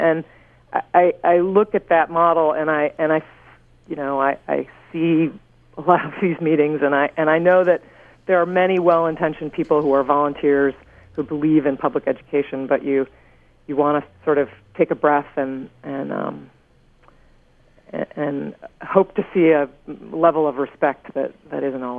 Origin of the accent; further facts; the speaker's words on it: Ohio, United States; but I didn't grow up here. I grew up in Ohio.